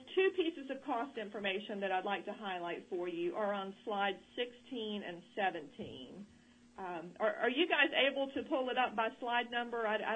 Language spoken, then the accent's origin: English; South Carolina, United States; This is from South Carolina, which is my home state, and you could probably tell that listening to me talk.